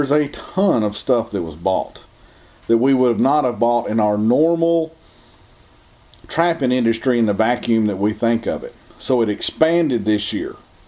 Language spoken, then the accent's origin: English; Appalachia, United States; I'm from Appalachian America.